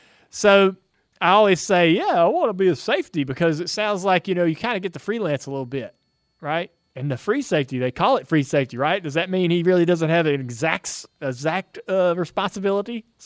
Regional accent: Charlotte, North Carolina, United States; It's a location close to where I grew up here in Charlotte.

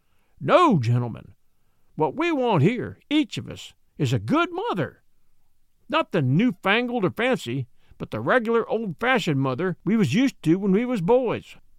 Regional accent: Los Angeles, California, United States; I grew up in the Los Angeles area.

